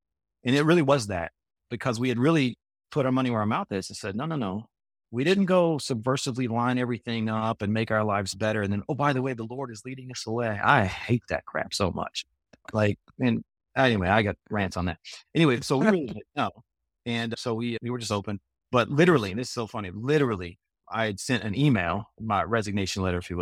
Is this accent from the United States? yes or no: yes; Texas, United States; Now we live in Texas, back where we're from. We're from Texas. We're in a new town now, but we're from Texas.